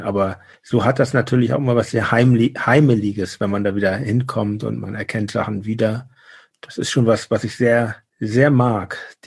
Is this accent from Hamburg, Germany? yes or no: yes; Hamburg, Germany; Ich komm ja aus Hamburg und bin dann irgendwann nach St. Pauli gezogen. Vorher wohnte ich in Altona und in St. Georg.